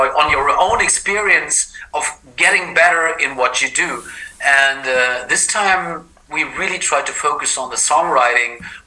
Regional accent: Seattle, Washington, United States; probably just like a sad teenager growing up in Seattle where it rains all the time.

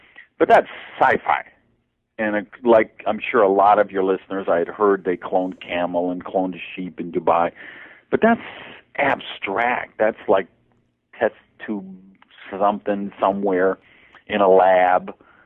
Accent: Madison, Wisconsin, United States; I grew up in Madison, Wisconsin, and that's what security is.

